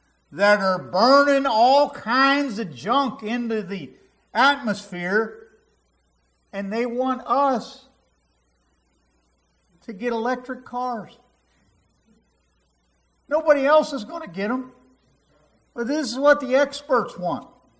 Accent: United States; born there; I am glad that I was born in America.

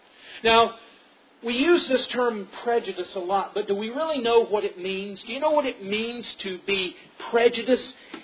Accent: the South, United States; I grew up in the South, and I remember growing up hearing a lot about prejudice and how wrong prejudice was

